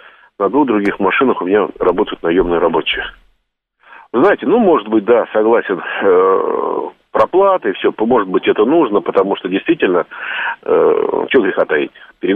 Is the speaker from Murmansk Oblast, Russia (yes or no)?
no; Moscow Oblast, Russia; В небольших городках, я из Подмосковья